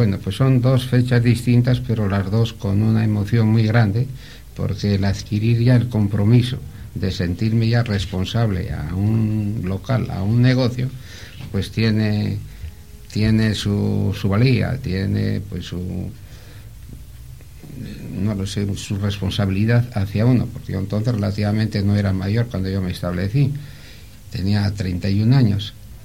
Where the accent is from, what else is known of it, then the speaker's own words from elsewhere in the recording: Siete Villas, Cantabria, Spain; en realidad yo no soy de Laredo. Yo desciendo de un pueblo de aquí de la provincia, concretamente de Sietevillas.